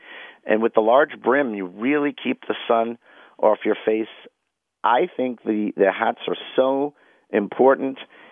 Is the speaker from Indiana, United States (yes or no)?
no; New York City, New York, United States; And I grew up in Washington Heights.